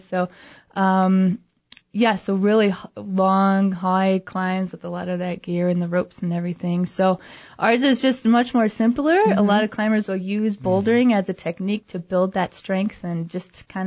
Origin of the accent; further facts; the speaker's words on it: Minnesota, United States; Sure. Well, I grew up in Minnesota.